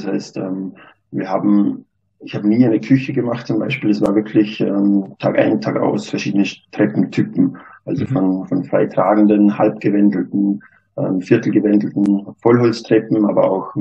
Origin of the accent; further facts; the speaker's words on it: Hohenems, Vorarlberg, Austria; Also ich komme aus Hohenems, das liegt im Rheintal in Vorarlberg, im Ländle, wie man oft auch sagt. Meine Eltern kommen ursprünglich aus dem Bregenzer Wald. Das ist eine sehr holzbaureiche Region, würde ich sagen.